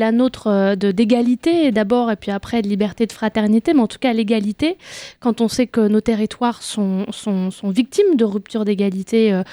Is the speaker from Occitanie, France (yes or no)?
no; Saint-Denis, Île-de-France, France; Mes deux grands frères sont nés au Maroc, mais en tout cas, mon petit frère et moi, on est nés à Saint-Denis. On y a fait toute notre scolarité